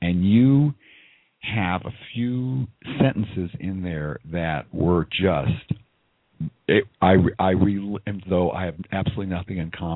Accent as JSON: {"language": "English", "region": "Midwest", "country": "United States", "tie": "born or raised there", "said": "I grew up in the Black Hat Orthodox, small Orthodox community in the Midwest."}